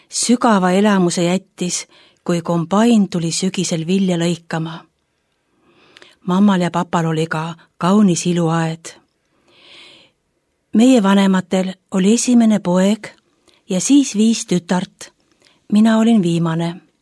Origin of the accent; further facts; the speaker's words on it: Jõgeva, Jõgeva County, Estonia; Mina sündisin ja kasvasin Jõgeval. Elasime vanaisa ehitatud majas.